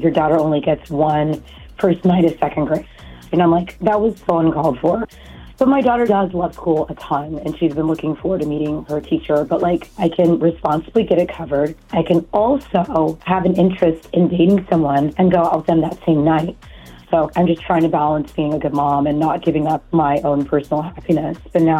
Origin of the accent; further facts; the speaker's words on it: Dundalk, Maryland, United States; from Dundalk.